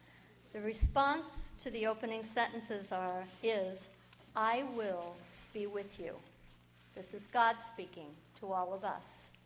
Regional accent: Sandpoint, Idaho, United States; I'm from Sandpoint, Idaho.

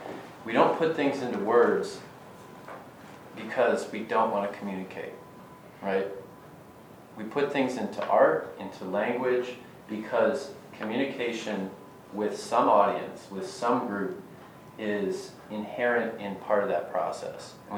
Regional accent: Midwest, United States; I was raised in the Midwest, born in the Midwest, never really spent any time at the ocean growing up.

